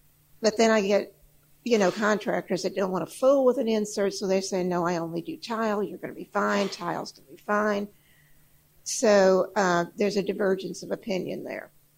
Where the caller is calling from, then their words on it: Madison, United States; from Madison.